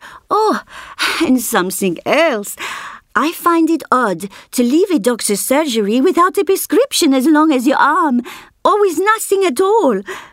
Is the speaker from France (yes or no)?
yes; France; English is a second language; now in London, United Kingdom; I find it's not at all exotic to be French here in London, but being English in Paris is still quite exotic, I think.